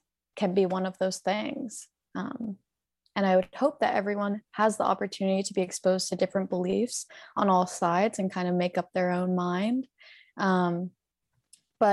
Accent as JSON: {"language": "English", "region": "Pennsylvania", "country": "United States", "tie": "born or raised there", "said": "I think I am American, so this statement kind of resonates with me. I think, well, I was born in Pennsylvania and grew up in Pennsylvania, which is a swing state."}